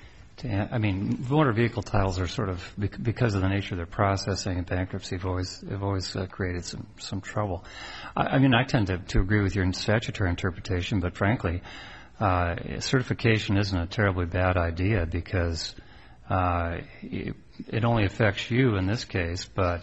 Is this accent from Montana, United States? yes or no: yes; Montana, United States; I mean, I know what the answer would be in my home state of Montana